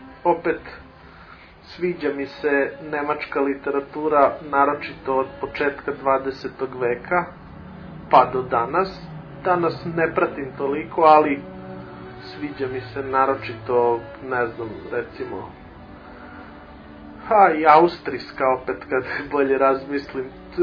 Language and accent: Serbian; Belgrade, Serbia; born there; rođen sam u Beogradu, pa koliko od rodbine, koliko od oca učim taj jezik. Ali primetio sam kada odem kod rodbine u Trebinje, vrlo brzo se prebacim na govor